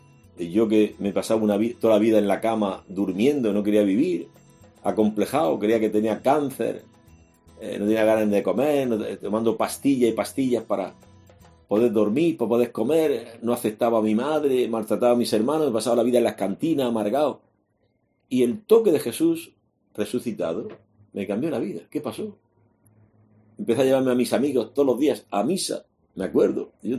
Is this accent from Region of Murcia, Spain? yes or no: yes; Region of Murcia, Spain; el farmacéutico de mi tierra, allí en Murcia